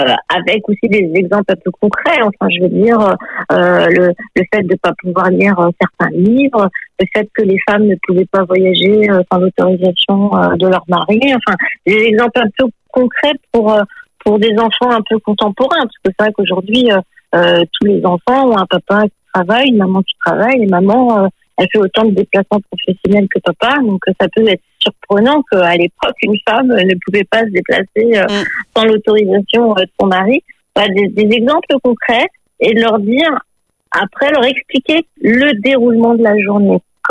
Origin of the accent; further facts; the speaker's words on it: Paris, Île-de-France, France; C'est pour lui que je suis parisienne d'origine quand même, on n'oublie pas ses jours d'origine.